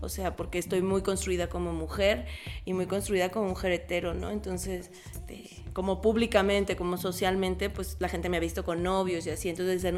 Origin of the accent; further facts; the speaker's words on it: San Luis Potosí, Mexico; Soy bisexual y soy de San Luis Potosí.